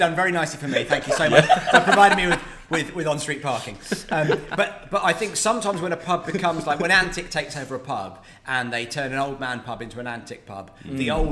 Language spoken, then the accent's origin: English; Bronx, New York, United States; I'm from the Bronx.